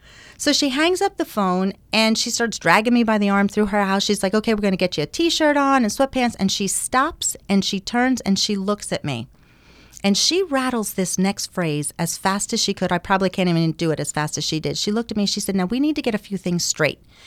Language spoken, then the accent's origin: English; Nazareth, Pennsylvania, United States; My hometown is Nazareth. I grew up in the Lehigh Valley. So in Nazareth, Pennsylvania